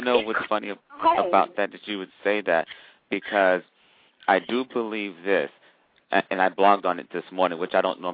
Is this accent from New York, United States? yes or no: yes; New York, United States; But one of the things that I learned is growing up in New York is that there is such a vast amount of cultural diversity.